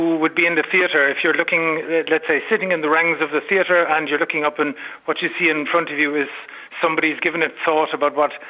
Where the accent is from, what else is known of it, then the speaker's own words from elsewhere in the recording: Cork, Munster, Ireland; I grew up in Cork, but we used to go up to Dublin quite often.